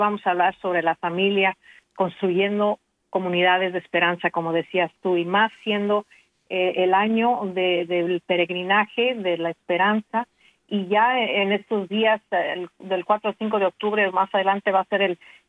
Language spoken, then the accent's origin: Spanish; Mexico; born there; nací en México de padres mexicanos y claro, aprendimos, gracias a Dios, de mis padres, aprendimos el inglés, también aprendimos francés